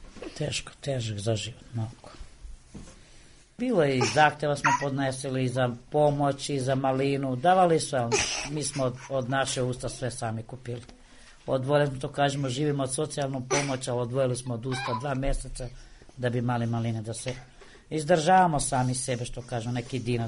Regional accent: Kosovo; born there; Ja sam rođena na Kosovu, ovde sam udata, ovde živim, što kažu, ovde sve.

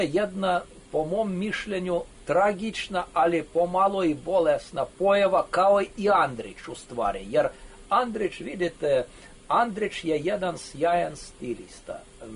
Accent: Russia; Serbian is a second language; kako mi Rusi to zovemo

